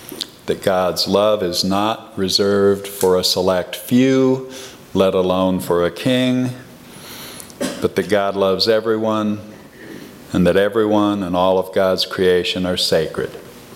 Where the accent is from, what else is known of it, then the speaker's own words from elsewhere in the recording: United States; First is, of course, I'm an American. I was born in the middle of the 20th century